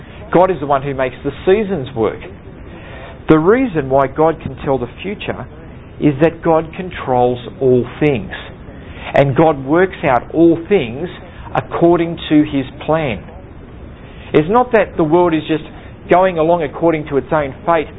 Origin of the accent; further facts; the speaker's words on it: England, United Kingdom; because how could we? We're the English. How could we be defeated?